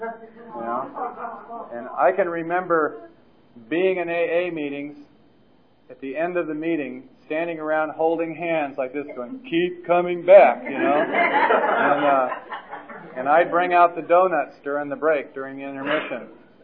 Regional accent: Los Angeles, California, United States; I was born and raised in Los Angeles around Inglewood in Westchester. And I graduated from high school in 1965.

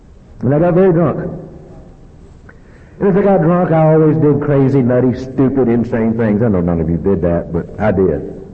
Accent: Georgia, United States; I came all the way from Georgia.

